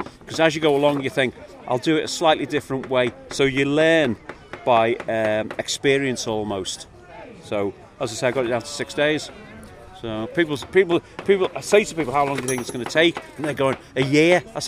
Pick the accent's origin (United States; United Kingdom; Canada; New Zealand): United Kingdom; Liverpool, North West England; I'm a stone carver. I'm from Liverpool.